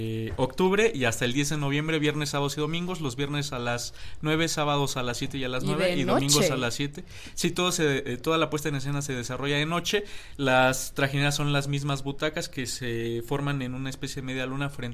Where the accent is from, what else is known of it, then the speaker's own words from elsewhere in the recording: Xochimilco, Mexico City, Mexico; Yo soy oriundo de Xochimilco y soy quinta generación de ahí